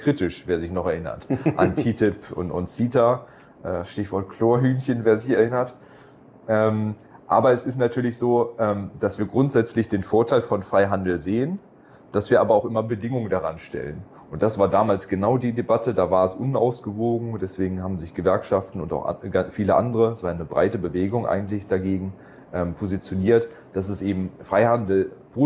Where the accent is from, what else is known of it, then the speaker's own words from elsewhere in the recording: Stuttgart, Baden-Württemberg, Germany; wenn ich als Stuttgarter muss ich sagen